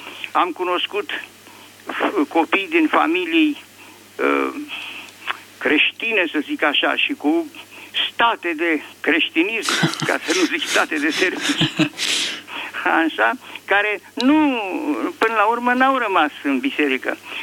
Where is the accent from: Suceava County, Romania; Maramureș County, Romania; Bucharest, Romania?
Bucharest, Romania; Vă sunt din București